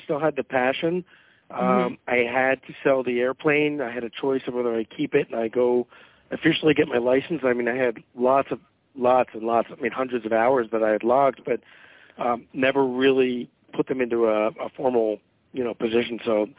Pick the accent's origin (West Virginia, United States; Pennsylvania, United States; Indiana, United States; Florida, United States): Pennsylvania, United States; Philadelphia; also born or lived in Atlanta; And I grew up in Philadelphia, went to high school there, went to college for 2 years at Temple University, got thrown out.